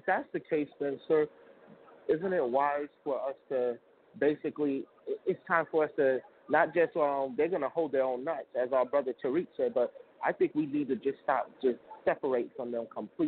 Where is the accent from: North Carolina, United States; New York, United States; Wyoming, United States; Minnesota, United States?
New York, United States; New York City; I grew up in New York City